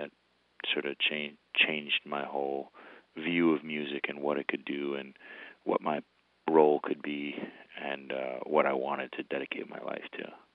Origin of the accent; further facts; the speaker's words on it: White Plains, New York, United States; So I grew up in White Plains, New York. White Plains was a great city to grow up in. It was, there was good community.